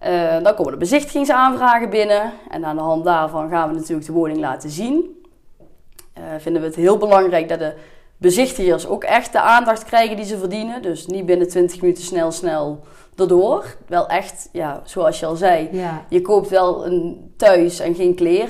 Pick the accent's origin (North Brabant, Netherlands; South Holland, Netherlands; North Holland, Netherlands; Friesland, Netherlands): North Brabant, Netherlands; Liessel; now in Bakel, Netherlands; Ik ben geboren in Liesel. Daar heb ik 25 jaar gewoond. Met ons pap, ons mam en mijn broertje. Opgegroeid op de boerderij. En ondertussen verhuisd naar Bakel. Daar woon ik nu samen met mijn vriend. Wel de bedoeling om ooit weer terug te komen naar Liesel.